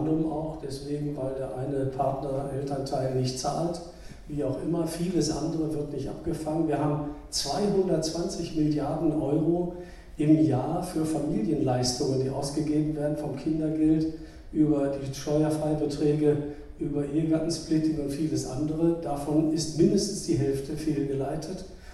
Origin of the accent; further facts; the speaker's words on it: Salzgitter, Lower Saxony, Germany; hier in den Städten wie Laatzen, Hannover, Salzgitter, wo ich herkomme